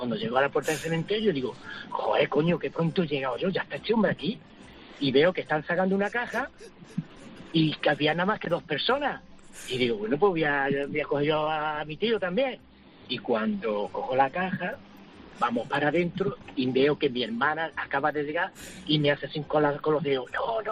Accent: San Fernando, Andalusia, Spain; Fíjate tú, yo soy de San Fernando.

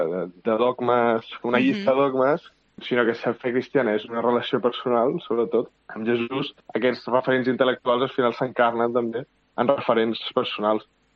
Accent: Balearic Islands, Spain; Jo sóc un menorquí de tota la vida. Vaig néixer el 2002 a una família culturalment catòlica, però no massa practicant.

